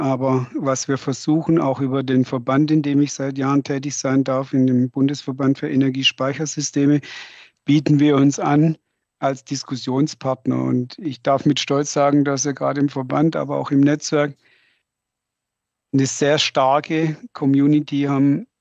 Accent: Baden-Württemberg, Germany; ich komme aus Baden-Württemberg, wie man hört, und wir sind ja ein vom Automobil geprägtes und gesegnetes Land.

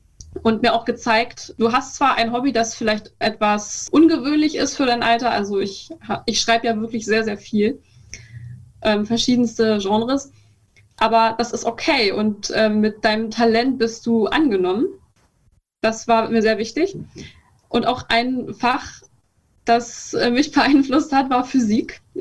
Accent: Brandenburg, Germany; meinem Aufwachsen, meiner Kindheit und Jugend in der Prignitz, die vielleicht etwas anders abläuft als die Jugend im Rest von Deutschland.

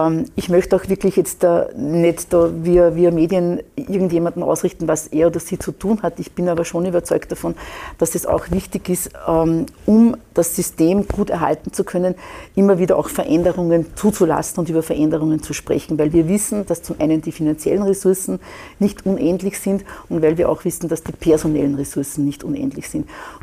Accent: Lower Austria, Austria; Ich bin aus Niederösterreich, Grenzgebiet Oberösterreich

